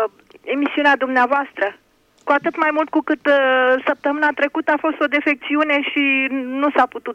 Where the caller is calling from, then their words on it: Piatra Neamț, Neamț County, Romania; din Piatra Neamț.